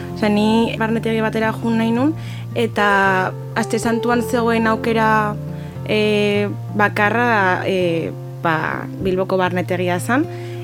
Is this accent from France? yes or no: yes; Hendaye, Nouvelle-Aquitaine, France; 22 urte ditut eta Hendaiatik nator.